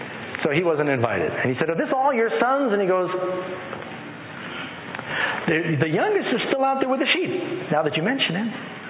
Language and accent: English; New York City, New York, United States; because I grew up in Manhattan, New York City, constantly surrounded by the things that God, that man made, and I was an atheist.